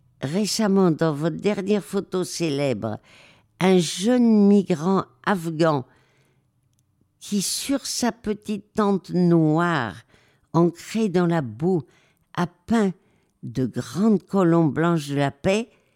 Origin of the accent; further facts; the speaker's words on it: Marseille, Provence-Alpes-Côte d'Azur, France; also born or lived in Madrid, Spain; je viens d'écrire tout sur mon enfance à Marseille et Madrid